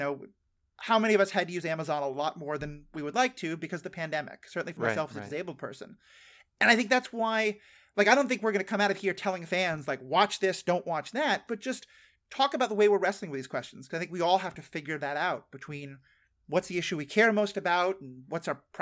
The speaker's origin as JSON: {"language": "English", "town": "New York City", "region": "New York", "country": "United States", "tie": "born or raised there", "said": "I grew up in New York City as the child of a Jewish father and a Jewish family."}